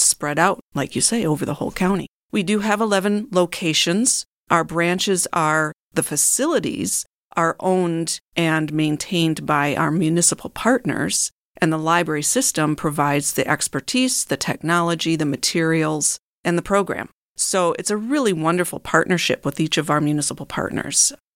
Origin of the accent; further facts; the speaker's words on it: Port Huron, Michigan, United States; I grew up in Port Huron. I went to Port Huron schools. I went to Port Huron Northern. This is my home